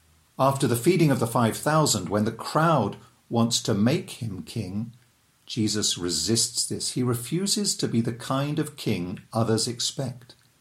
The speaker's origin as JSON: {"language": "English", "region": "England", "country": "United Kingdom", "said": "I, as an Englishman, am a subject of one of the few surviving kingdoms of the modern world, the United Kingdom."}